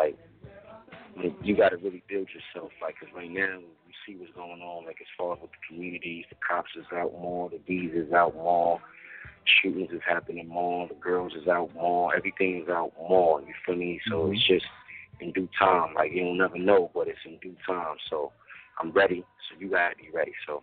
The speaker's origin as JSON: {"language": "English", "region": "New York", "country": "United States", "said": "just because I'm from New York like them don't mean I'm trying to do it like them."}